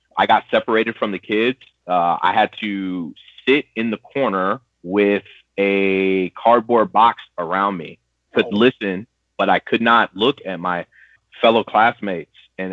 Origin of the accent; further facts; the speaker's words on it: Orlando, Florida, United States; I had my core group of friends growing up in Orlando, and then how like it was predominantly Black. It was low income